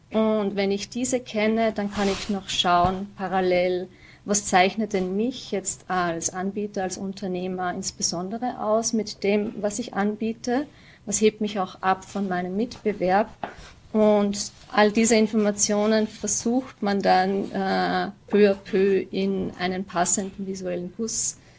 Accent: Upper Austria, Austria; born there; wenn ich den Hügel raufgehe, sehe ich die Vorarlberger Alpen und den Alpstein. Und bin gebürtig aus Oberösterreich und habe dort auch meinen fachlichen Background einsammeln dürfen.

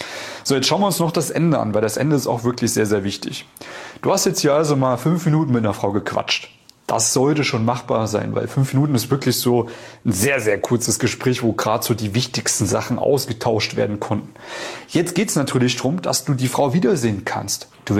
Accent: Central Germany, Germany; now in Vienna, Austria; Bin ja eigentlich aus Mitteldeutschland und lebe jetzt in Wien.

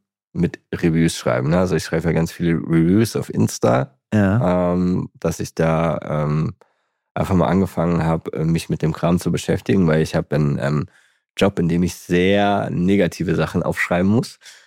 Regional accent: Saarlouis, Saarland, Germany; Aus dem Saarland, aus Saarlouis.

